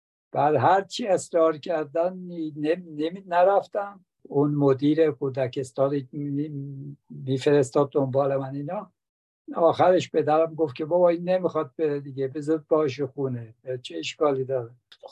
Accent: Tabriz, East Azerbaijan, Iran; moved away as an adult; also born or lived in Tehran; بنده در تبریز متولد شدم سال 1330، مرداد ماه 1330. اونجا بزرگ شدم تا 18 سالگی، دوره کودکی، نوجوانی، جوانی من در تبریز بوده، تا 18 سالگی که رفتم دانشگاه، اومدم تهران. یعنی برای رفتن به دانشگاه آمدم تهران

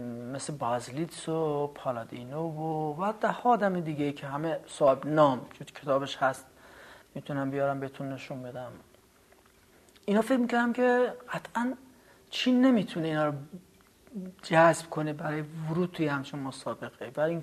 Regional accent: Iran; در کشوری بزرگ شدم که حتی بینال های ساده تهرانش هم تا حالا نتونسته سر تاریخ 2-3 سال پشت سرم انجام بده

